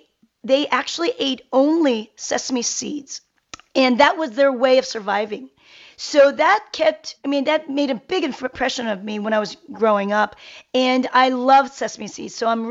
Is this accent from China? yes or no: no; South Korea; So, you know, I'm from Korea, Dr. Gundry